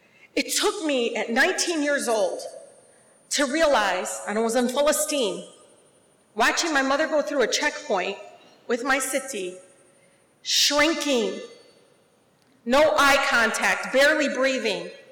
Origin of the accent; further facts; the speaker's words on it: Detroit, Michigan, United States; But I was raised in Detroit.